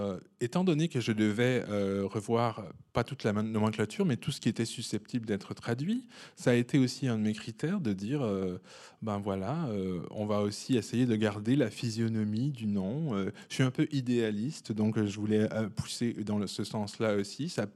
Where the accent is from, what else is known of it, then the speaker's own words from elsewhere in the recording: Quebec, Canada; évidemment je viens du Québec, j'ai une proximité plus grande avec l'anglais